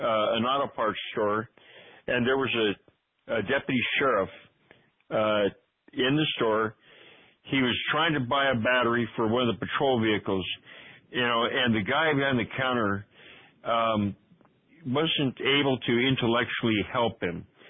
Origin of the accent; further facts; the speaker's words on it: United States; I'm a American national